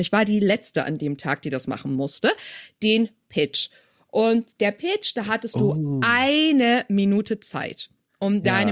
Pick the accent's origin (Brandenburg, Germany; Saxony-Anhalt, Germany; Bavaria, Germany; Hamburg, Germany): Hamburg, Germany; naja, ich komme aus Hamburg